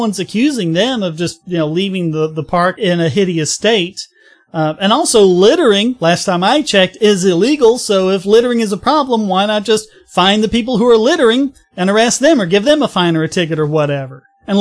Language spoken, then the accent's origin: English; North Carolina, United States; Well, here we have more anti-homeless actions from government, this time from my home state. A Raleigh, North Carolina police officer